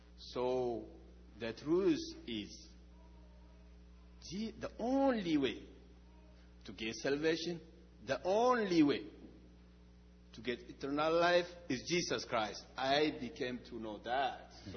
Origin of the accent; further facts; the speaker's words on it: Ethiopia; English is a second language; I'm from Ethiopia. So, I've been born in Christian family. Orthodox Christian in Ethiopia